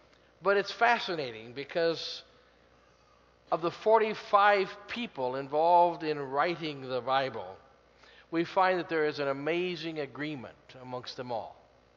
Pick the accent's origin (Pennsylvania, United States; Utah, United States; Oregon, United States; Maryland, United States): Oregon, United States; Portland; a survey was taken in my hometown of Portland, Oregon.